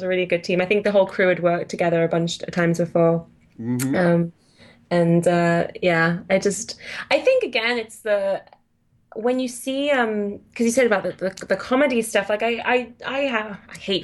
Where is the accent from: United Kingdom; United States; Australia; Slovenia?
United Kingdom; And I'm really British.